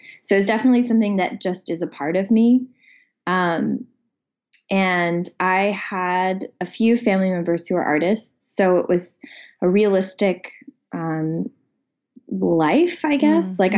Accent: Houston, Texas, United States; And I grew up in Houston, which has a pretty amazing, art and theater and, dance, just like lots of culture in Houston.

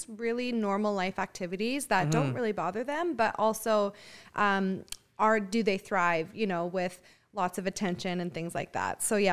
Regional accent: Fort McMurray, Alberta, Canada; I am from Fort McMurray.

